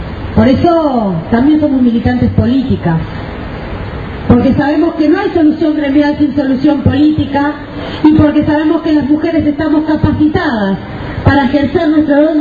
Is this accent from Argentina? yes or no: yes; Argentina; el invento argentino de la economía popular, que me llena de orgullo como argentina